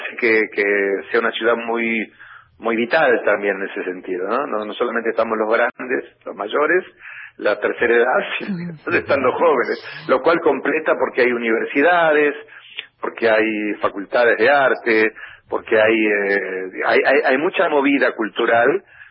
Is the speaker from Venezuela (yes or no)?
no; Tandil, Buenos Aires Province, Argentina; Tandil es, más allá de que el espacio, el lugar, el territorio donde yo nací, crecí, trabajé de joven con una industria metalúrgica de 5.000 obreros, y ahí empecé a conocer todo Tandil